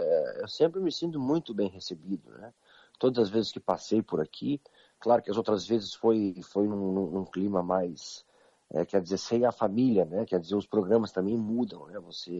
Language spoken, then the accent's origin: Portuguese; Rio Grande do Sul, Brazil; eu cresci no Rio Grande do Sul, né? Eu nasci no Rio Grande do Sul, é o último estado brasileiro, um estado que faz fronteira, né? com dois países, né? Com a Argentina e com o Uruguai.